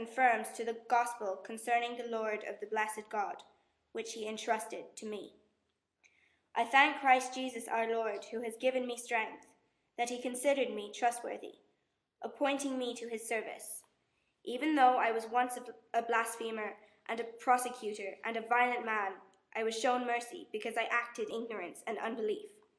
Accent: Sligo, Connacht, Ireland; I'm from Sligo

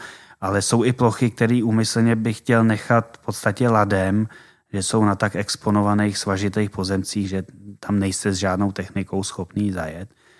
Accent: Vysočina Region, Czechia; já jsem z Vysočiny, tak to, že někdo na severní Moravě se mě netýká, to je nějaký jiný kraj, jiný podmínky

